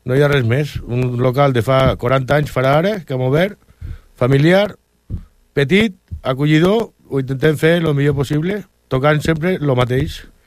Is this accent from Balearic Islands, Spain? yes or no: no; Lleida, Catalonia, Spain; Sí, sí, som gent de Lleida, sí.